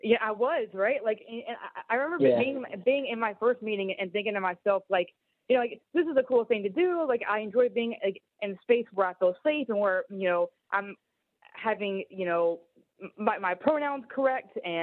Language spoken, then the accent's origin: English; the South, United States; I think growing up in the South, like, being gay or being a lesbian was, you know, very taboo and something that you didn't do.